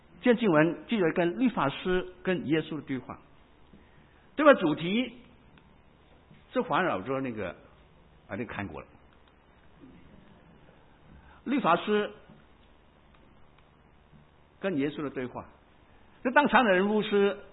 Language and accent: Chinese; Hong Kong; 跟他们因为我是香港来的嘛，